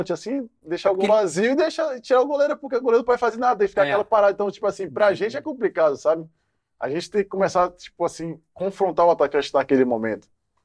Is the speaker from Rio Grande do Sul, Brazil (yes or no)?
no; Salvador, Bahia, Brazil; lá no meu bairro, lá em Cajazeira, em Salvador